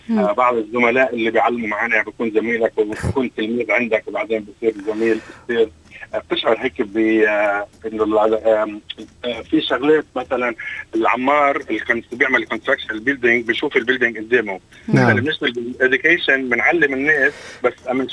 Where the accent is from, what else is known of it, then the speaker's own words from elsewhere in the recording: Lebanon; عندنا بلبنان